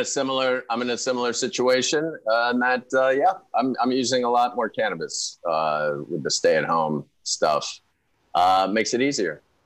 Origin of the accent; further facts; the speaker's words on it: Pittsburgh, Pennsylvania, United States; Yeah. Pittsburgh has terrible weed. That's where I'm from.